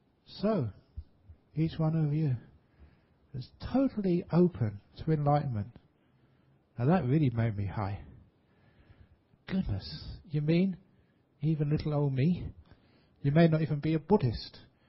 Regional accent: Singapore; You know, I'm a Singaporean, why can't I?

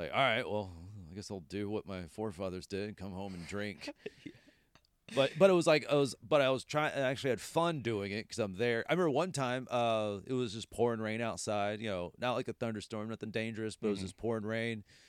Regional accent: Texas, United States; One, being a Texan baseball fan, I was like, oh, I got to get this.

